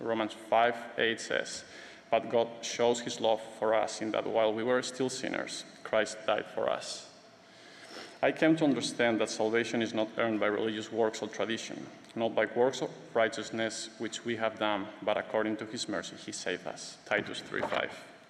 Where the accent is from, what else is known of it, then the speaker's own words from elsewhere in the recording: Spain; I was born in Spain and raised in a small town in the north of the country. I grew up in a close-knit and loving family, immersed in a Roman Catholic culture, baptized as a baby